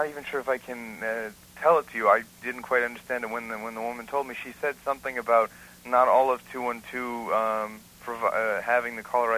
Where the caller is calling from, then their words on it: Manhattan, New York, United States; I'm calling from Manhattan.